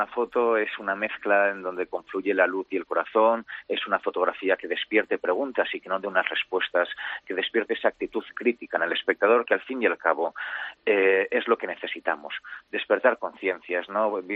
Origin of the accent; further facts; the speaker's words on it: Zaragoza, Aragon, Spain; Pues yo ahora estoy en mi tierra, en Zaragoza, la echo mucho de menos, por son mis raíces, es mi pasado